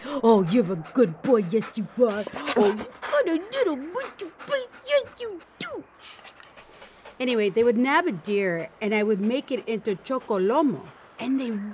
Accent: Arizona, United States; I'm from Arizona. I don't get to play in the snow.

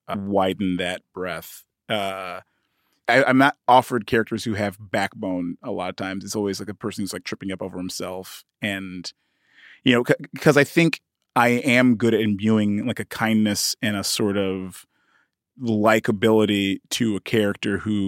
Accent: United Kingdom; when I was using my American accent, that was me trying to fit in. And so then when I was talking to her and everybody's like, wow, you know, like she was like the only one who really knew that I was British

